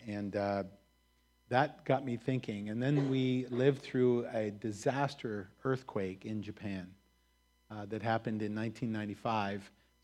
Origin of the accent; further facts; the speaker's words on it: Canada; also born or lived in Ottawa, Canada; We were born and raised in Canada.